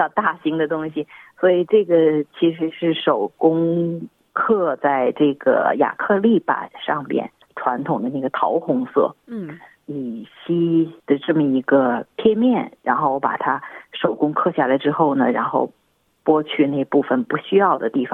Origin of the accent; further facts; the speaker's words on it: Beijing, China; moved away; 对，我是出生在北京，来这儿也有30多年了。那么对我来讲呢，很多的文化积淀呢，都是小的时候跟着爷爷奶奶长大熏陶出来的。